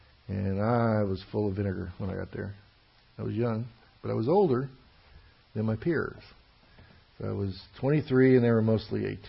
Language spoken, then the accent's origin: English; the South, United States; now in Chicago, United States; I came from the South. I came from the Bible Belt. You know, 8 years old, we're arguing in the lockers about speaking in tongues and the rapture.